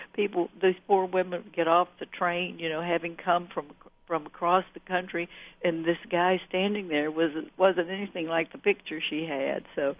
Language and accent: English; Alabama, United States; when I was a child growing up in Alabama